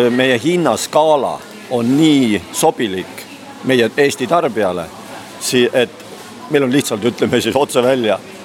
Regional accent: Võru County, Estonia; No, ma olen võrukas ja vaata, meil natuke teistmoodi ja saarlastel on see omad sõnad.

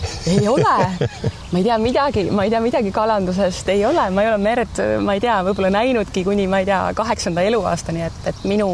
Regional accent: Saare County, Estonia; kui nüüd mõelda nagu täiesti Saarema peale ja selle peale, kus ma siis, mis keskkonnas või kus ma olen üles kasvanud, et siin Saaremalt eemal olles

